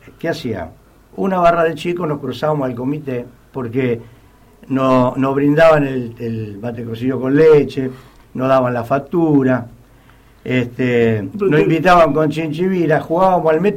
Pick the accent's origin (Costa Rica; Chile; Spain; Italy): Italy; now in Argentina; Nosotros somos de origen italiano, yo soy italiano. Nosotros cuando llegamos a la Argentina en el año 57